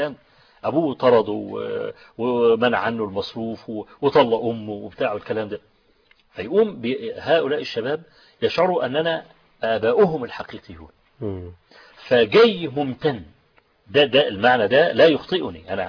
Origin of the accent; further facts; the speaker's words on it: Egypt; وقلت له أنا جاي من مصر وفقير. أنا شاب فقير وجاي من مصر وجاي فقط لأطلب العلم عندك.